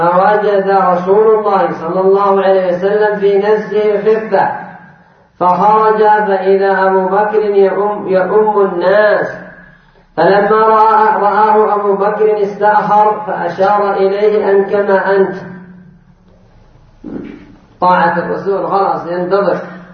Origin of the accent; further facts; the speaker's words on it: Yemen; وهذا من البدع عندنا في اليمن